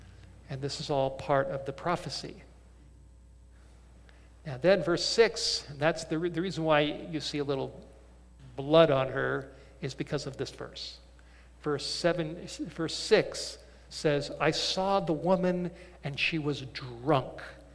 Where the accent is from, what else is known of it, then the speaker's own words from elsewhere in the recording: California, United States; I grew up in California, and I used to rummage around up in the Hollywood Hills near my house.